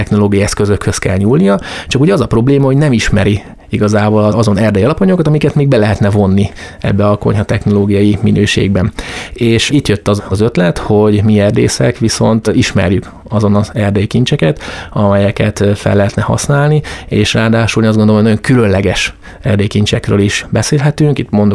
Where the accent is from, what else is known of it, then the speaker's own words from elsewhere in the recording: Great Hungarian Plain, Hungary; born there; de azért én azt gondolom, hogy egy picit azért alföldi születésű emberként